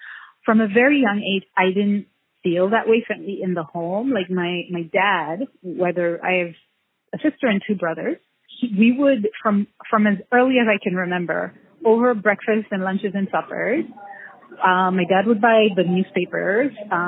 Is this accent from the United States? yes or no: no; Kenya; because I'm from Kenya and live here